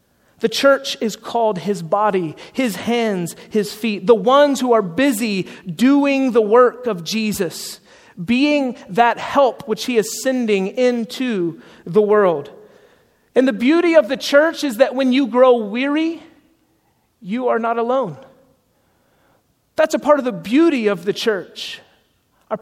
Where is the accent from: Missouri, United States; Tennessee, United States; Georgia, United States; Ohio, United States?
Georgia, United States; Atlanta; I grew up in church in Atlanta, Georgia. I just got to go back there for a buddy's wedding, and I was reminded of how Southern I really am.